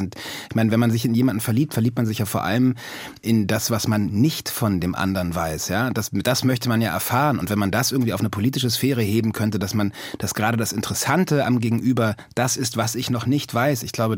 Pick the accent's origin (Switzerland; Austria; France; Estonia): Austria; Also ich glaube, ich komme aus Österreich.